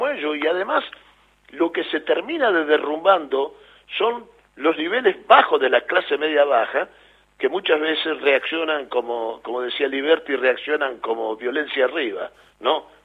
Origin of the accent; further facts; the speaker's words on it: Rosario, Santa Fe, Argentina; Yo no soy santafesino, yo soy rosarino.